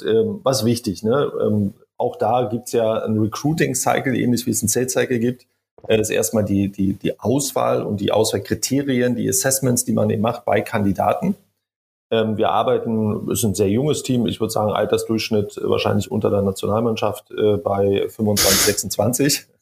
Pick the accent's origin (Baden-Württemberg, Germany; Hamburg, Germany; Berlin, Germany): Berlin, Germany; born there; moved away as an adult; now in Munich, Germany; bin aus Berlin, bin gebürtiger Berliner, umgezogen nach München.